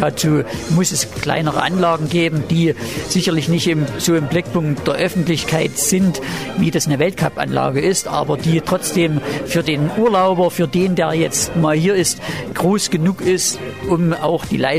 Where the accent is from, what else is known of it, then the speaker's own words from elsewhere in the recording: Oberwiesenthal, Saxony, Germany; Und die Region ist ja auch touristisch stark vergleichbar mit meinem Heimatort Oberwiesenthal.